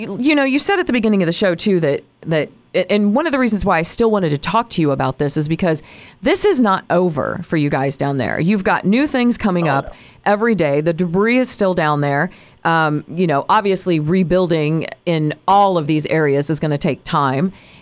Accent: Midwest, United States; but as a Midwesterner, growing up here, not ever going through anything to this magnitude

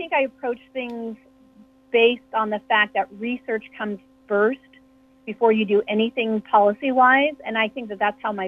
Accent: Nebraska, United States; Born in McCook, raised in rural Nebraska in Adams County, and our family farm is in Clay County. And growing up in Nebraska

